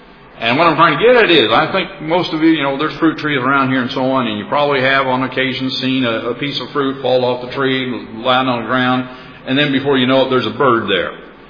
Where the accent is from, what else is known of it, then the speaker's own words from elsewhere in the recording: Globe, Arizona, United States; I'm from Globe, Arizona. You all supported me in Globe